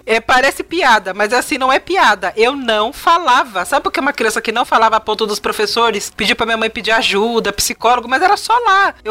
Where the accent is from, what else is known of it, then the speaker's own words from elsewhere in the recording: São Paulo, Brazil; E eu sou nascida e criada de São Paulo, mas eu não falava muito.